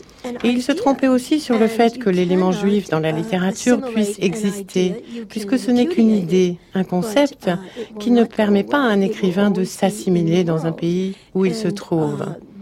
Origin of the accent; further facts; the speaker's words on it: United States; Je suis américaine, je suis juive, je suis écrivain.